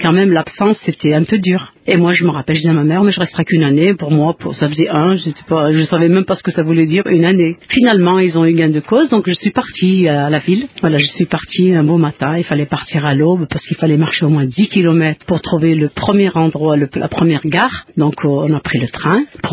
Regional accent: Kabylia, Algeria; Je suis originaire d'Afrique du Nord, donc d'Algérie. Donc en Algérie, je suis née en Petite Kabylie. Donc la Petite Kabylie, c'est une partie de l'Algérie qui est dans les montagnes. Donc je suis née dans les montagnes, dans un petit village de Kabylie. Je suis née en 1947.

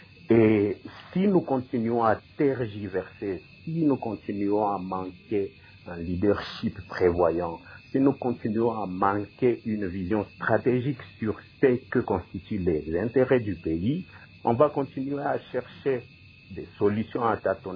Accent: DR Congo; À cela, où est-ce que nous sommes en train de nous positionner en tant que Congolais?

